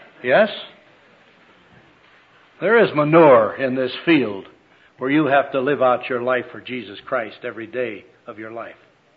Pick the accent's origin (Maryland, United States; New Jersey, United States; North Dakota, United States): North Dakota, United States; Now, I was born and reared in North Dakota.